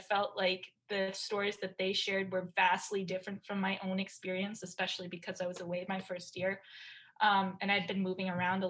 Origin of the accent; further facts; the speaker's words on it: Vermont, United States; And I'm from Vermont.